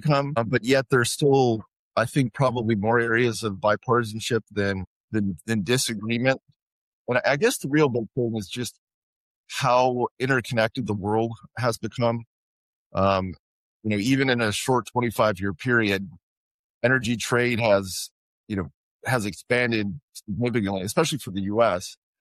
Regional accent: California, United States; was right about when my home state, California, was having significant electricity issues

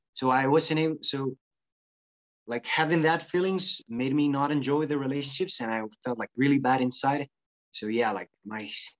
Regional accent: Costa Rica; I'm from Costa Rica. I'm 21 years old.

